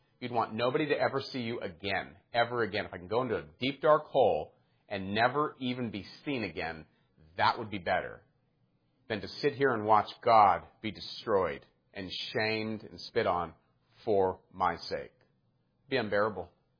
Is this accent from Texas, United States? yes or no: no; California, United States; And he knows I'm from California, and so everybody thinks I'm a cream puff.